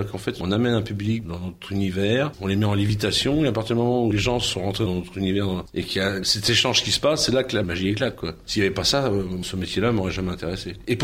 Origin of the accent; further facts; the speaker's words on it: Brittany, France; je suis breton, pas que par fanatisme ou par chauvinisme, parce que pour moi c'est un pays qui a une vraie culture